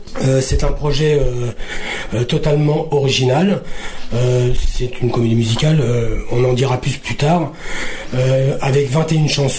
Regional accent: Paris, Île-de-France, France; Et comme on dit chez nous à Paris, tout ce qui est gratuit, c'est dans mes prix.

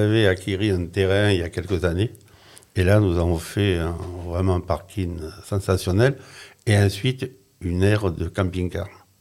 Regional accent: Lagnes, Provence-Alpes-Côte d'Azur, France; now in Mormoiron, France; Or, moi, je suis natif de Lay-sur-Sorgue.

